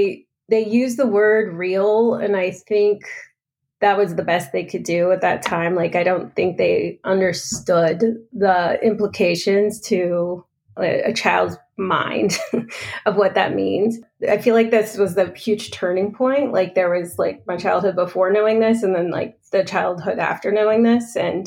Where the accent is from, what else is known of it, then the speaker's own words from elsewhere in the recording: California, United States; also born or lived in San Diego; now in Bay Area, United States; I was born in 1978. So I grew up in Northern California, but I was born in San Diego, and we moved to Humboldt County when I was 2.5.